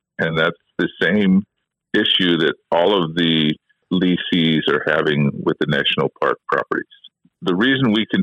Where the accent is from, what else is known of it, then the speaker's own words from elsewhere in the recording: Skagway, Alaska, United States; Every one of us are local vendors. We're all from Skagway.